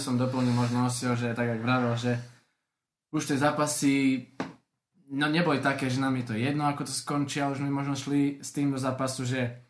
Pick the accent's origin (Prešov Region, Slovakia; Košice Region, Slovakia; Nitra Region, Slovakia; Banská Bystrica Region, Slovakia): Košice Region, Slovakia; Spišská Nová Ves; boli sme tu chlapci zo Spišskej a z okolitých nejakých miest, dedín